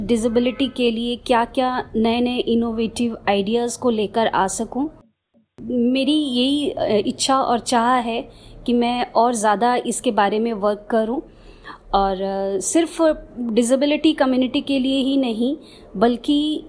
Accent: Siliguri, West Bengal, India; और मैं सिलीगुड़ी वेस्ट बंगाल से हूँ। मैं प्रेरणा एजुकेशनल सेंटर में अभी वर्क कर रही हूँ। मैं यहाँ 2014 को ज्वाइन करी थी पहली बार और मैं टोटली ब्लाइंड हूँ।

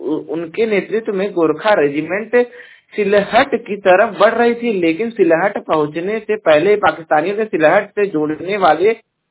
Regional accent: Jaunpur, Uttar Pradesh, India; और मैं उत्तर प्रदेश के जौनपुर जिले का निवासी हूं

